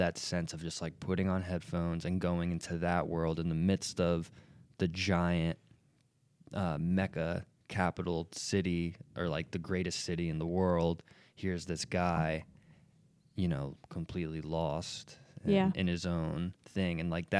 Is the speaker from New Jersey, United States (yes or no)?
yes; New Jersey, United States; And like we grew up in Jersey, 40 minutes from Manhattan.